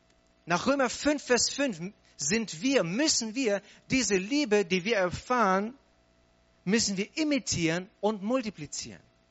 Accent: Hanover, Lower Saxony, Germany; Ich komme ja nicht aus Stuttgart. Ich habe ja keine Ahnung. Aber ich habe gemerkt, wupp, also hier sieht es nicht aus wie in Albershausen. Ja, ich meine, ich komme aus Hannover

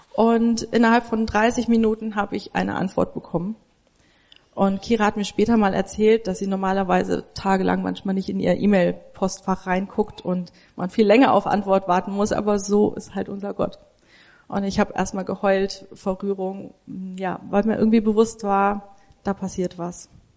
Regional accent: Rhineland-Palatinate, Germany; also born or lived in Göppingen; now in Mölln, Germany; ursprünglich komme ich aber eigentlich aus dem Hunsrück.

